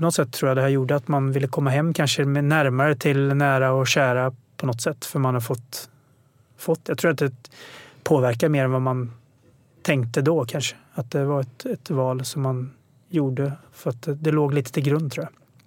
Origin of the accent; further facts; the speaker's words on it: Stockholm, Stockholm County, Sweden; born there; att jag var född i Stockholm